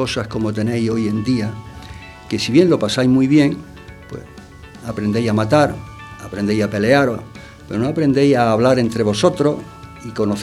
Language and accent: Spanish; Almería, Andalusia, Spain; also born or lived in Ourense; Y nací en Orense. Y a pesar de este acento que tengo, pues yo soy gallego de pura cepa. Lo que pasa es que mi padre lo trasladaron a Almería y me he criado en Almería.